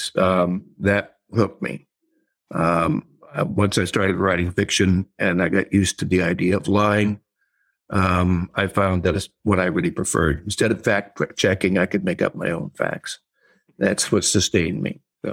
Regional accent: Glendale, California, United States; I grew up in a place called Glendale, California, South Glendale. But where I actually grew up was a barrio called Toonerville.

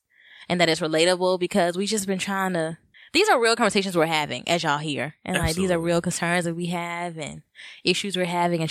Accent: Memphis, Tennessee, United States; But I'm from Memphis

